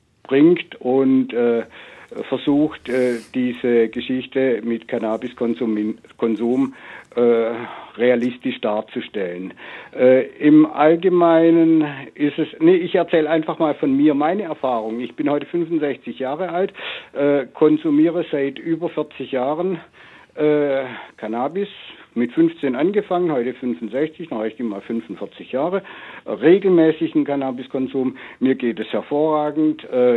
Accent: Baden-Württemberg, Germany; Also ich komme aus dem Schwabenland, dem eher etwas konservativen Ländle hier.

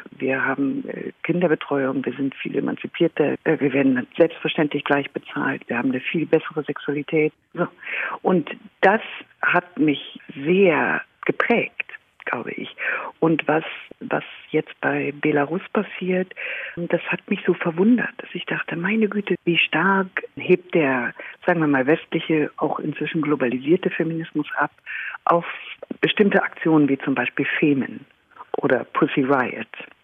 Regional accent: West Germany, Germany; ich bin ja Westdeutsche und Jahrgang 61.

